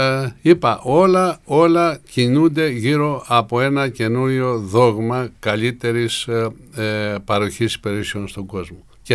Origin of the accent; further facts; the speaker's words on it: Karyes, Peloponnese, Greece; Πάει στο χωριό μου που είναι η Καρίας Λακωνίας.